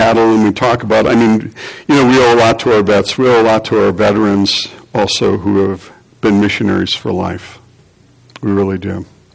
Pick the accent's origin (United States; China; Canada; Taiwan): China; I grew up in China